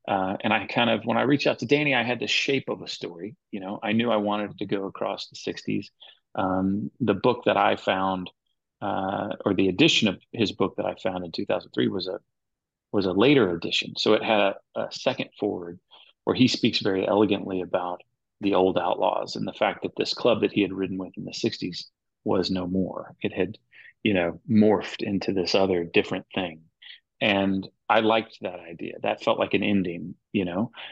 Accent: the South, United States; You know, I grew up in the South.

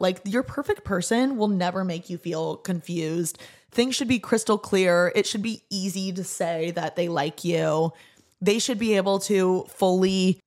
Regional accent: Midwest, United States; I'm a Midwesterner.

